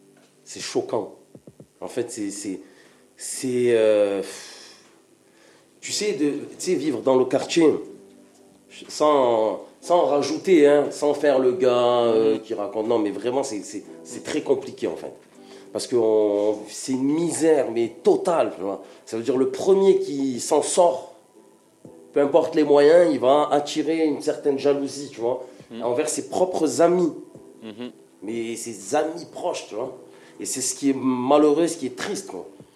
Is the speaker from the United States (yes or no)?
no; Marseille, Provence-Alpes-Côte d'Azur, France; Nous, on vient de La Solie, Calice, Les Bourrées, La Granière. C'est un secteur quartier nord de Marseille, mais nord-nord, vraiment nord. On est dans les hauteurs de Marseille